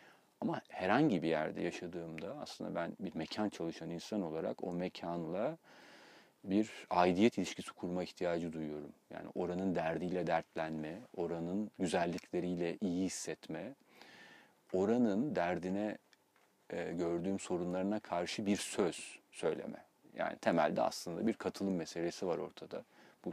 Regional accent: Mersin, Turkey; also born or lived in Istanbul; yani çok uzun süredir burada yaşıyorum. Ama kendimi bildim bileli de, yani çocukluğumdan itibaren de İstanbul'la Mersin'de doğup büyüdüm

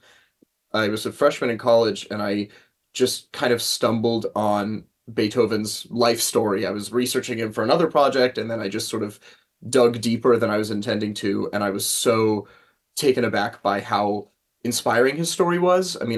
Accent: New York, United States; I grew up performing around the Capital Region. I did performances at SLOC, and, you know, I went to Niskayuna High School

